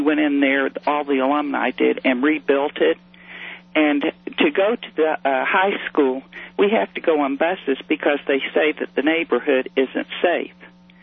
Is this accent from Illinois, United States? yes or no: no; Miami, Florida, United States; I grew up in Miami. I'm first generation American on my father's side. My grandfather was a pioneer of the city of Miami.